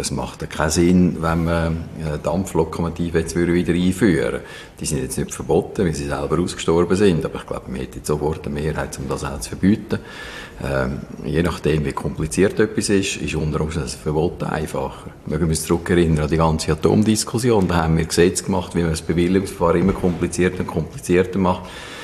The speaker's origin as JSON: {"language": "German", "region": "Glarus", "country": "Switzerland", "said": "weil erstens einmal als Glarner möchte ich, dass Vreni als Gärtli nach wie vor einen Gletscher hat."}